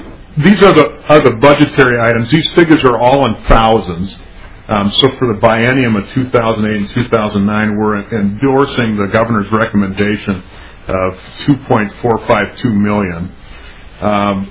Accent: Mankato, Minnesota, United States; now in Rochester, United States; I'm a product of Minnesota education, I guess, from start to finish. I grew up in Mankato. I went to Mankato State, now Minnesota State

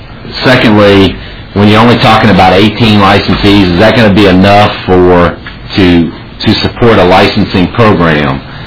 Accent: Louisiana, United States; Pardon me, I'm from deep, deep South Louisiana, so if my accent sort of throws you off, I tend to talk too fast, just raise your hand and I'll slow down.

